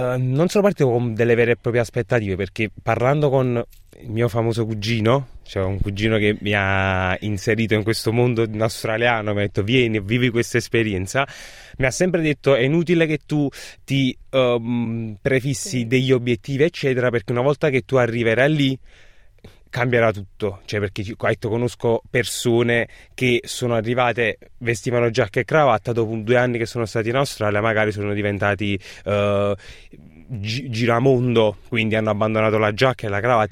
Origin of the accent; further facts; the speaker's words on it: Naples, Campania, Italy; siamo napoletani